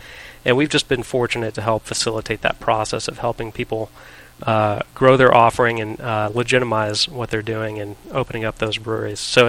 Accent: Dallas, Texas, United States; I grew up here in Dallas in the Metroplex

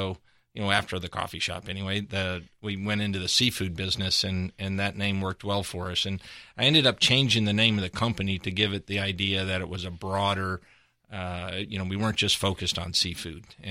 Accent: Dallas, Texas, United States; also born or lived in East Coast; I moved back to Dallas from the East Coast specifically because I was tired of building shopping centers and leasing space to other restaurateurs

